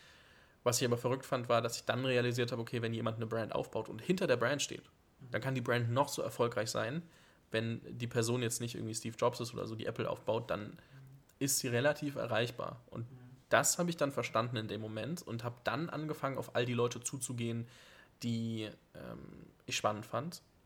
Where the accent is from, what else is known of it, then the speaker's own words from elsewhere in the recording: Fürth, Bavaria, Germany; wir kommen beide aus Fürth und die Ecke dort